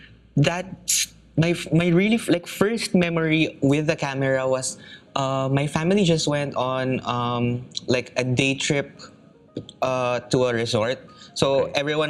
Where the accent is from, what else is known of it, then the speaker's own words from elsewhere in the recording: Manila, Metro Manila, Philippines; So I grew up in Manila